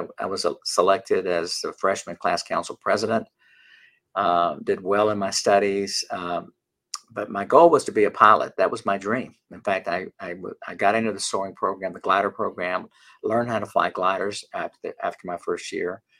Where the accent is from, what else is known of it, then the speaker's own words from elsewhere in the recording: Houston, Texas, United States; also born or lived in San Antonio; I was born in San Antonio, Texas. I'm a proud Texan. My dad had a second grade education. My mom had a sixth grade education. And my dad, when they met, they both were migrant workers. So we grew up poor. Basically, grew up around the Houston area.